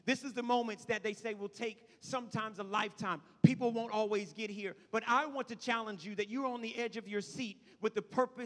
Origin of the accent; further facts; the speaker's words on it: Washington, District of Columbia, United States; I grew up in Washington, D.C., and it seemed like everybody's muffler blew out black smoke.